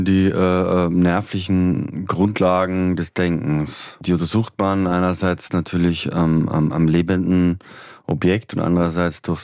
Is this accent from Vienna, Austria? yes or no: no; Feldkirch, Vorarlberg, Austria; Also es ist ein kleiner Ortsteil von Feldkirch tatsächlich, wo ich herkomme.